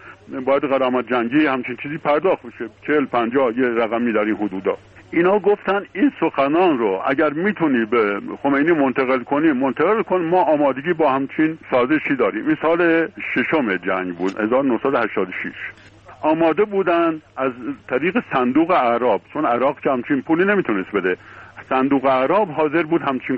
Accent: Iran; ولی به عنوان یه ایرانی مسئول بالاخره من احساس مسئولیت به وطنم میکنم.

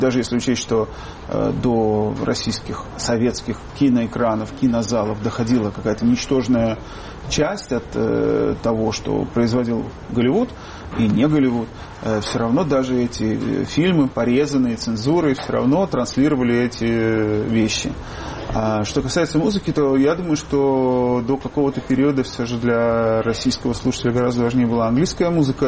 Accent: Odesa, Odesa Oblast, Ukraine; Я вот сам одессит

